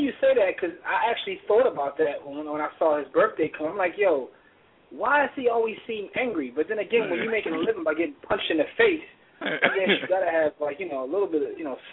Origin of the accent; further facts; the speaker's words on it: Philadelphia, Pennsylvania, United States; because I come from Philly and you're supposed to play a certain way